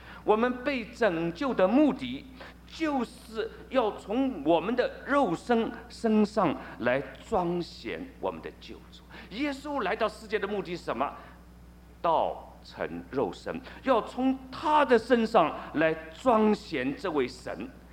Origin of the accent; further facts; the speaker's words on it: China; 我们可以撇清了，我们是中国人